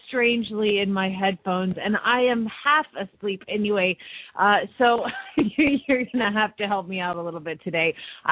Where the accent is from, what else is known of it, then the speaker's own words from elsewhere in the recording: Phoenix, Arizona, United States; from Phoenix, Arizona